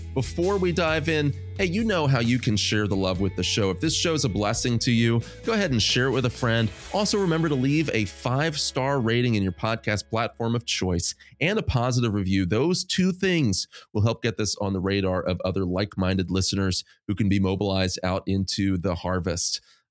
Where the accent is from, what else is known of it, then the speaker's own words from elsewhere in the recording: York, Pennsylvania, United States; Here in York, which is my hometown here.